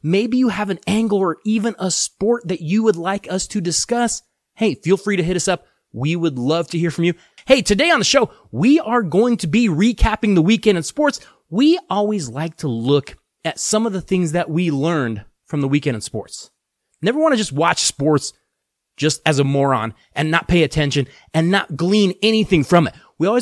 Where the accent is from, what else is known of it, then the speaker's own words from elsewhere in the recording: Colorado, United States; I am from Colorado. I am born, bred, raised in Colorado. That's what I know. Not that we don't get some heat here in the Rocky Mountain region.